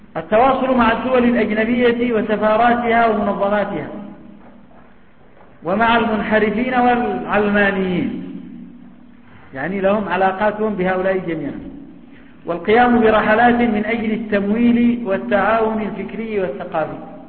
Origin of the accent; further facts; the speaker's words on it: Yemen; تدريب خطباء المساجد عندنا في اليمن